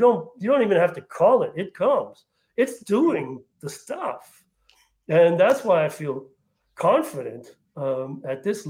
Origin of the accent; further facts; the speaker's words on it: Jamaica Plain, Massachusetts, United States; also born or lived in Ireland; I grew up in Jamaica Plain, and when I left, yeah, it was like a what's his name?